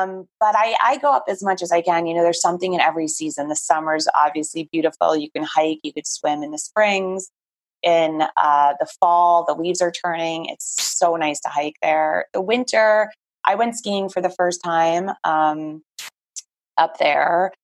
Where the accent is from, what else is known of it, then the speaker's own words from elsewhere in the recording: Manhattan, New York, United States; Born and raised right in the concrete jungle.